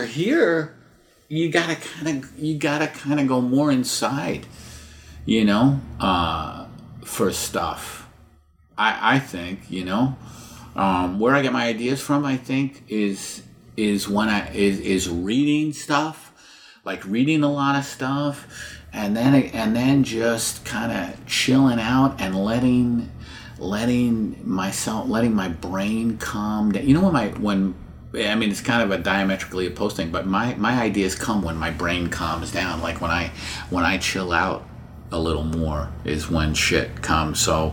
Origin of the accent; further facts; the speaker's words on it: New York, United States; I just hate it. I grew up in New York.